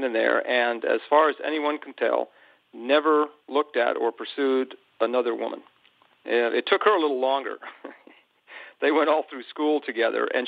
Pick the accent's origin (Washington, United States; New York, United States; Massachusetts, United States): New York, United States; Born and raised in New York.